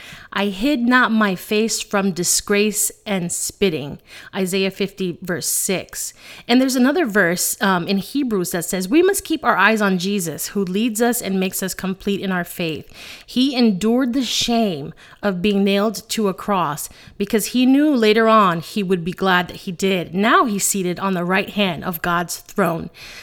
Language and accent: English; Bronx, New York, United States; I am a sassy Latina, and I'm originally from the Bronx.